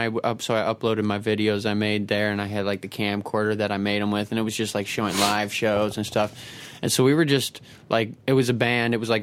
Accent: Dallas, Texas, United States; born there; Oh, I was Dallas.

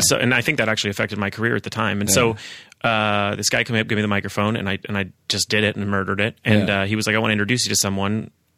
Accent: Woodland Hills, California, United States; I grew up in Woodland Hills, which is next door. It's not rich, but my parents knew it was a good school district, so they lied about my address and stuff.

